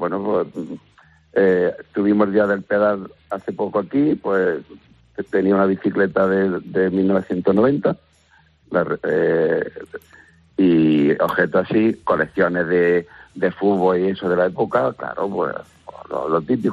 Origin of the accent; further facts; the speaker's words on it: Almería, Andalusia, Spain; yo soy almeriense, me considero español, ¿vale? De hecho, soy artillero también, aparte de matemático